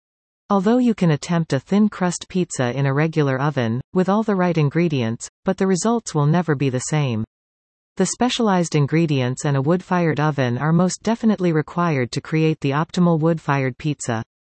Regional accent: Guelph, Ontario, Canada; Growing up in Guelph in the 70s

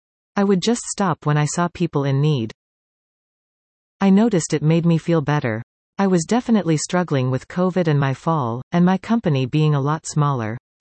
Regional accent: Collingwood, Ontario, Canada; now in Wasaga Beach, Canada; My entire life. I grew up in Collingwood. I moved to Wasaga Beach as an adult with my husband.

